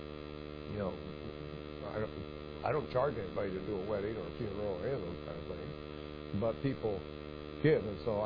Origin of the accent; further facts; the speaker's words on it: United States; born there; I am so thankful I had the privilege of being born here and being an American and being a part of this country.